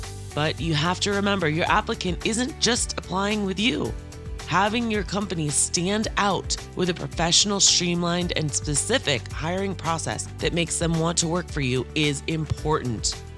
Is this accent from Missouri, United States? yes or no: no; Boston, Massachusetts, United States; now in Arizona, United States; Now, I always make a joke about this because I'm from Boston and I'm Italian.